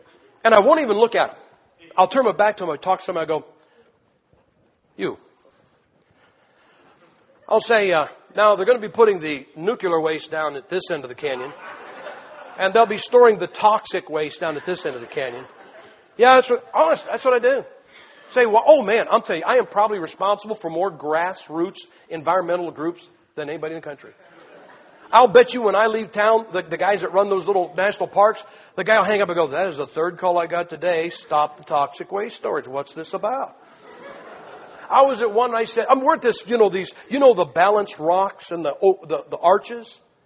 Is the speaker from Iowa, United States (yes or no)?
no; Ohio, United States; I'm from Ohio State. I'm from Ohio.